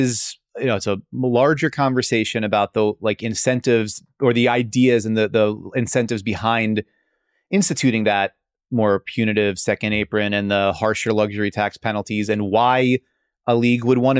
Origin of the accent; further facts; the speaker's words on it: United States; I'm sorry. I'm idiot American.